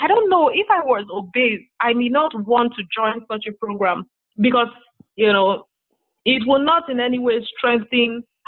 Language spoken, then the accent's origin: English; Nigeria; Because as a teenager growing up in Nigeria, I mean, you knew me from med school.